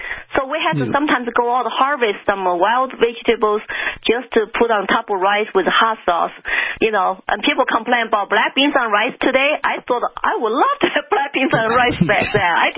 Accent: China; moved away; when I grew up in China, I did not know the truth.

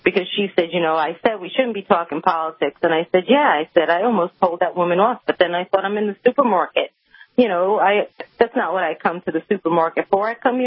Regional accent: New York, United States; I'm from New York, as you know, there's lots of liberals, and our leaders are Democrats against their president

